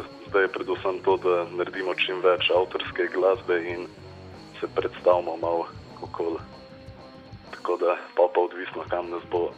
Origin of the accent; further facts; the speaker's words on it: Jarše, Central Slovenia, Slovenia; Ne, v bistvu sem jaz iz Jaršna